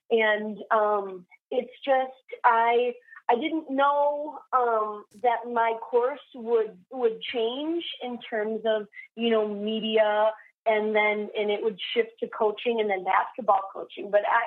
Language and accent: English; Sheboygan, Wisconsin, United States; now in Utah, United States; I'm straight out of Sheboygan. That's where I'm from. And, I did move to Utah about 2 years ago, but I grew up in Wisconsin.